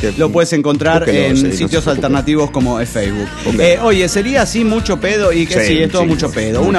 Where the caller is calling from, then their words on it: Mexico City, Mexico; del DF mexicano.